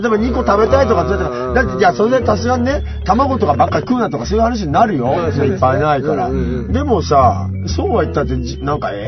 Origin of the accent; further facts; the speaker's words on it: Tokyo, Japan; 俺もともと東京出身だし、